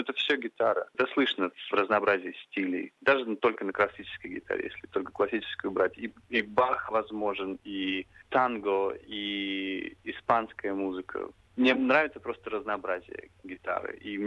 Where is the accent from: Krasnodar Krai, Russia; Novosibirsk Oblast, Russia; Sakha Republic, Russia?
Novosibirsk Oblast, Russia; Novosibirsk; Я рос в Новосибирске.